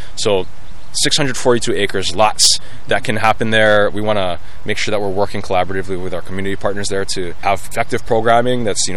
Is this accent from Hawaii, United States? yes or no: yes; Hawaii, United States; And so I'm from Oahu. That's not my site.